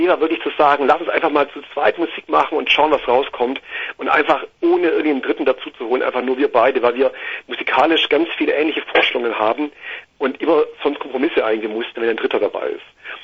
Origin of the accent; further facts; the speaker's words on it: Ulm, Baden-Württemberg, Germany; now in Augsburg, Germany; wir sind quasi aus Augsburg und München, kommen beide aus dem Ulmer Raum, also Süddeutschland auf jeden Fall, kennen uns quasi auch schon seit Jugendtagen